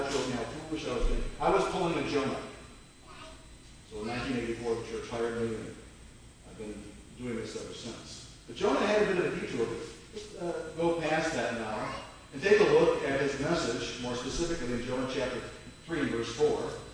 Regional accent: Detroit, Michigan, United States; So I went back home to Detroit, Michigan, my hometown, and served in many different ways as I possibly could.

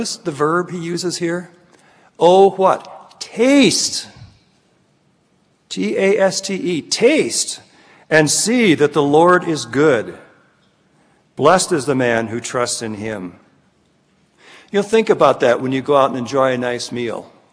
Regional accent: Scotland, United Kingdom; I made a comment earlier, I'm Scottish, you know.

